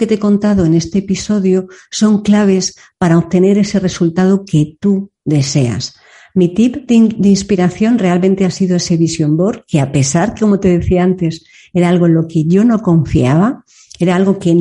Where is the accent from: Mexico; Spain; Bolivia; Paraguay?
Spain; Madrid, Community of Madrid; volviendo a Madrid, que ya sabéis que soy madrileña